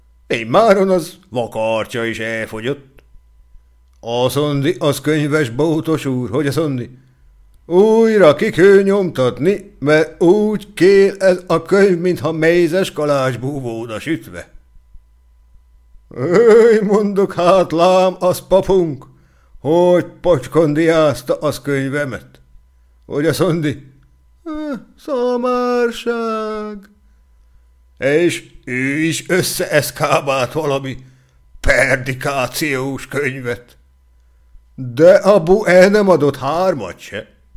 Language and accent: Hungarian; Nagykőrös, Pest, Hungary; born there; Az én életöm pedig nem közönségesen kezdődött, hanem hogy édesanyám nagy körösen járt. Na, ott születtem.